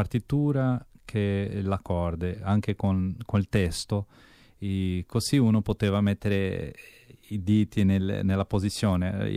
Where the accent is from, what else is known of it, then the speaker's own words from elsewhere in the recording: São Paulo, Brazil; Italian is a second language; now in Netherlands; Sono brasiliano di São Paulo, anche di origine italiana, e vivo in Olanda già da 11 anni.